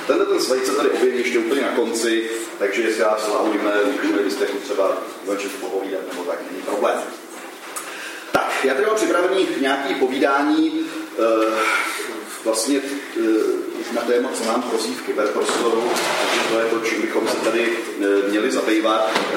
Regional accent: Prague, Czechia; Jinak jsem z Prahy, jsem z pražského KSK.

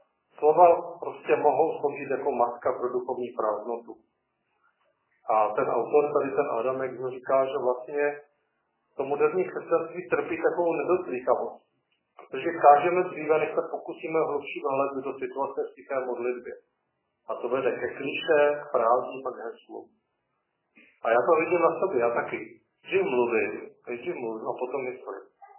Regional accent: Ostrava, Moravian-Silesian Region, Czechia; Já znám jednu osobu v Ostravě, jsem z Ostravy

